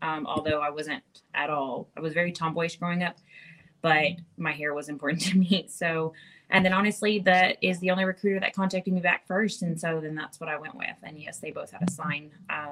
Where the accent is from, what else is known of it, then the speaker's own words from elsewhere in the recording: Corsicana, Texas, United States; Yeah, so I'm originally from Corsicana, Texas, and I was only in high school for 3 years.